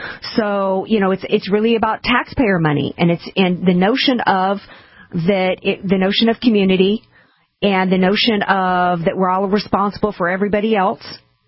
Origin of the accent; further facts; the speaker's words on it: New Orleans, Louisiana, United States; I grew up in New Orleans, and we always knew that if we had above a Category 3 come through, your home was going to go.